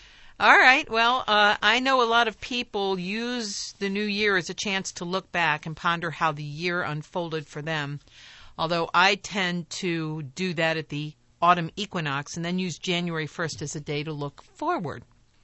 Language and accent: English; Cincinnati, Ohio, United States; also born or lived in Philadelphia; I was born in Philadelphia. Uh-huh. And my family moved to Cincinnati, where my maternal grandmother lived.